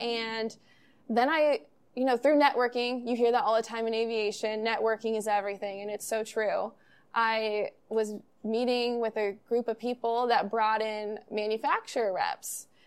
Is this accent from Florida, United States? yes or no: yes; Orlando, Florida, United States; I'm from Orlando. That's where I live now. I've moved all over the country for different jobs and things like that. And I'm finally back in Florida.